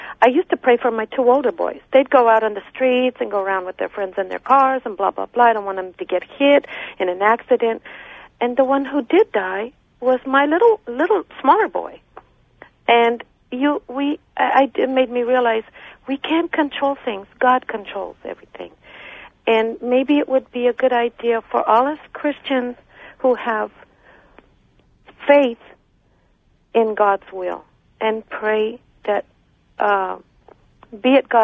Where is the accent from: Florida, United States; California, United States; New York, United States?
California, United States; Chula Vista; I'm from Chula Vista, California, San Diego County.